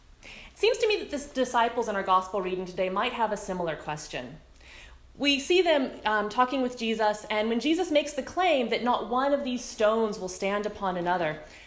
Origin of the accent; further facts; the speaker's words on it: California, United States; The thing was, I was growing up in California, where earthquakes, famines, mudslides, fires, pestilence, drought were kind of par for the course.